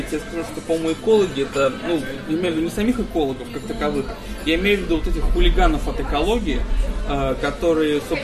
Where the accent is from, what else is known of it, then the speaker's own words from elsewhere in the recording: Moscow, Russia; я-то как москвич всегда рад тому, что в Москве что-то проводится